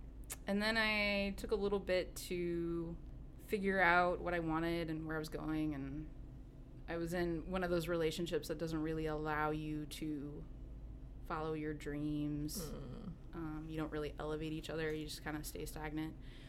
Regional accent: Kansas City, Kansas, United States; also born or lived in Lewisburg; I'm from Kansas. I grew up in, originally in Kansas City, and then moved to a small town, Lewisburg, Kansas.

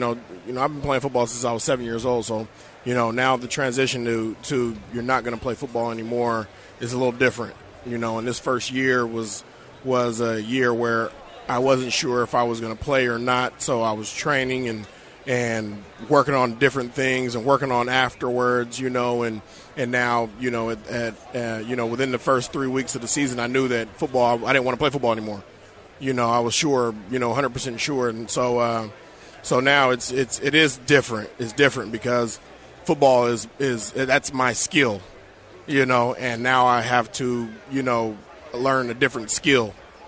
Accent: California, United States; And I'm from Northern California, and I'm impressed with the turnout

